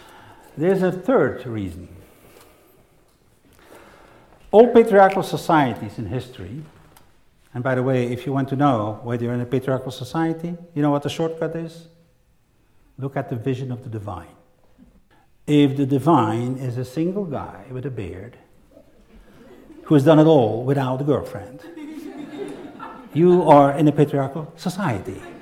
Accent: Belgium; Okay, I am from Belgium, so I have to have my pitch.

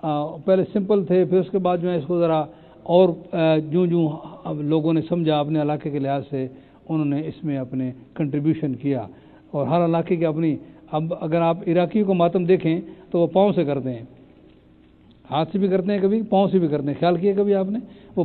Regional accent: Pakistan; مثلا میں بھی پاکستان سے ہوں نا

